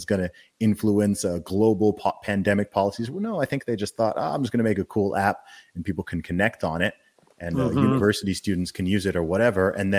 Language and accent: English; United Kingdom; when they find out that I'm British